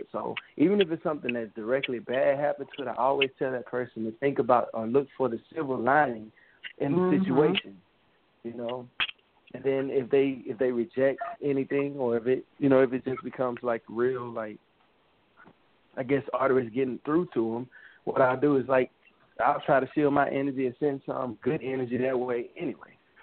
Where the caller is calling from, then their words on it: Hollywood, California, United States; Hi, what's going on? … in the mix, hailing out